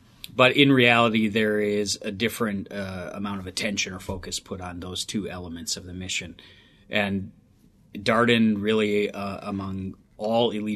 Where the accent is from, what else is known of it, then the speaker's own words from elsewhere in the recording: Wisconsin, United States; I grew up in Wisconsin, spent the first 22 years of my life there with a little side stint or two in Japan.